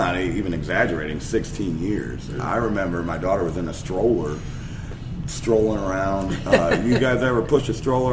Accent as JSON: {"language": "English", "town": "Festus", "region": "Missouri", "country": "United States", "said": "I'm originally from Festus, Crystal City area, but once we came up here, you know, we got the ball rolling"}